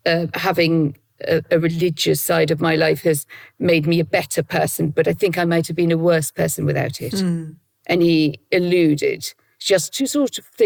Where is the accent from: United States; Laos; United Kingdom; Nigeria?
United Kingdom; North East England; So I grew up in, as you say, very much in a Roman Catholic world, in my education, in my household.